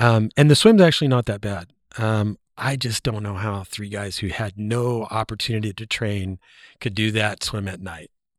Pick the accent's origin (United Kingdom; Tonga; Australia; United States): United States; Los Angeles, California; I grew up in Los Angeles.